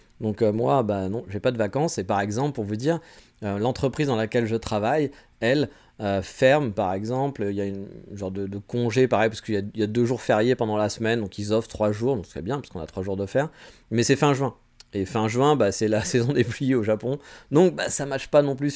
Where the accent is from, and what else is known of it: France